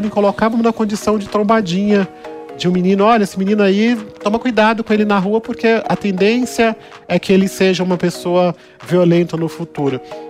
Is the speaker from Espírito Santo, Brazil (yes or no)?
no; São Paulo, Brazil; eu nasci e sou da favela de Paraisópolis, filho de uma mulher surda muda